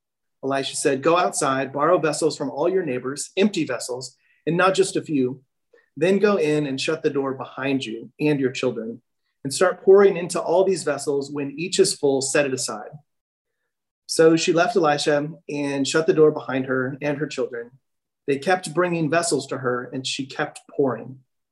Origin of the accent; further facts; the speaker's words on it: Midwest, United States; moved away; I'm from the Midwest, moved out here about 15 years ago.